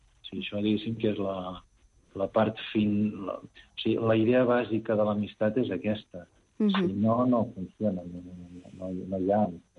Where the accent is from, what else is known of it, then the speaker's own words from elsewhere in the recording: Girona, Catalonia, Spain; moved away; Si jo mateix soc de Girona i porto molts anys que no estic vivint allà.